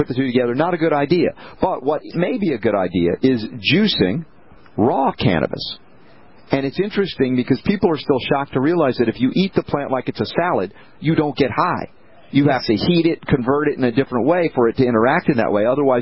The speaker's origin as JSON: {"language": "English", "region": "East Coast", "country": "United States", "said": "the sun is so high up in the sky, I'm not used to that, the East Coaster that I am."}